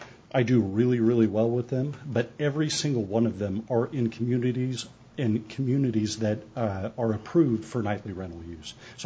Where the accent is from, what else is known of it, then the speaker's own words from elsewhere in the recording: Overland Park, Kansas, United States; And again, I'm from Overland Park. I'm new to living here full time, but I am not a fan of it.